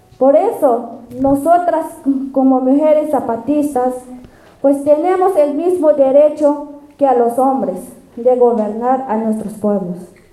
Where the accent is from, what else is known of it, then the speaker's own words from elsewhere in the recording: Oventic, Chiapas, Mexico; vengo del Caracol 2 de Oventic, zona Altos de Chiapas.